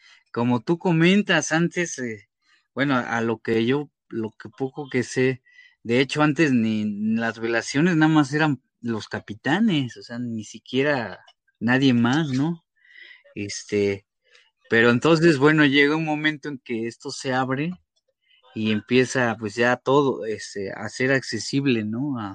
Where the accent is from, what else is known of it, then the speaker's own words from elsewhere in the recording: Toluca, State of Mexico, Mexico; ahí de donde yo soy, ¿no? En Toluca, todavía eran de la vieja escuela